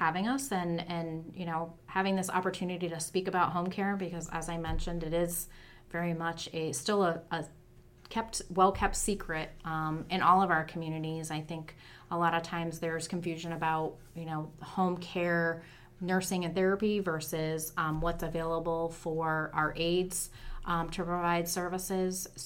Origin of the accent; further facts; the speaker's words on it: New York, United States; I'm born and raised in the North Country.